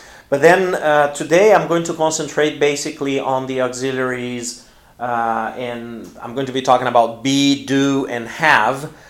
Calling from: Porto Alegre, Rio Grande do Sul, Brazil; English is a second language

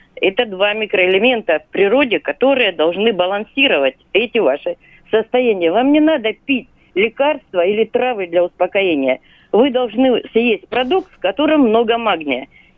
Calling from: Rostov-on-Don, Rostov Oblast, Russia; Я из Ростова-на-Дону.

